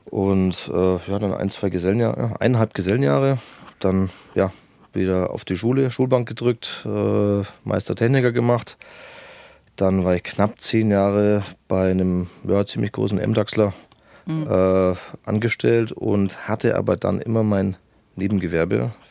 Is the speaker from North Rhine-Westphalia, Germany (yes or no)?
no; Augsburg, Bavaria, Germany; born there; Ja, tatsächlich, gebürtig in Augsburg